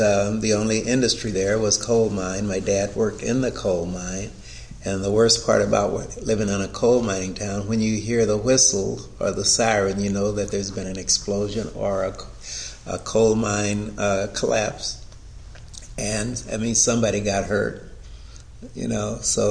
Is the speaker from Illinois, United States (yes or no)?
no; Huntington, Arkansas, United States; born there; I was born in Huntington, Arkansas, 1931. That means I'm 78 years old.